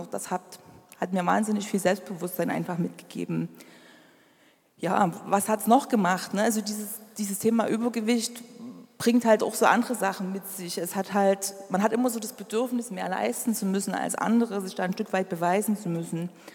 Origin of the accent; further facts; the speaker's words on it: Freiberg, Saxony, Germany; also born or lived in Thuringia; Ja, also ich bin aufgewachsen hier in Freiberg. Also ich bin hier in Freiberg geboren. Wir sind zwischenzeitlich mal nach Thüringen gezogen.